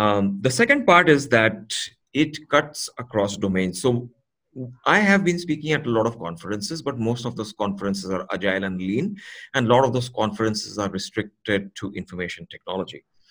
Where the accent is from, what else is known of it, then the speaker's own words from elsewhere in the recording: Pune, Maharashtra, India; it's happening in my hometown, Pune.